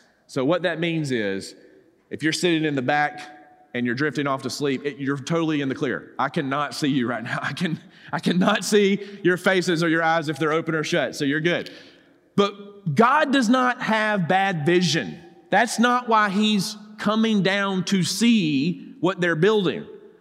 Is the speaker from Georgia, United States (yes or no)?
yes; Georgia, United States; I grew up in South Georgia, trust me.